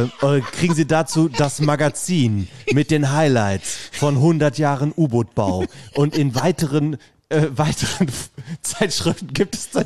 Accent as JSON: {"language": "German", "town": "Bad Neuenahr-Ahrweiler", "region": "Rhineland-Palatinate", "country": "Germany", "tie": "born or raised there", "said": "ja, in Bad Neuenahrweiler, wo ich aufgewachsen bin, gab es das auch."}